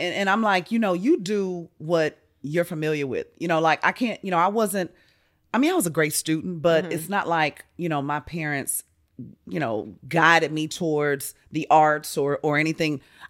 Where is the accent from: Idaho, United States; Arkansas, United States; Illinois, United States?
Illinois, United States; Chicago; moved away; Coming from Chicago, we moved here from Chicago after we tragically lost their father.